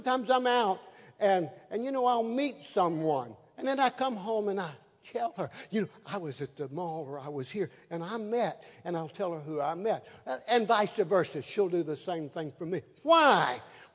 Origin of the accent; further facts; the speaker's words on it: Tennessee, United States; I was from Tennessee, and I was this close to being a redneck.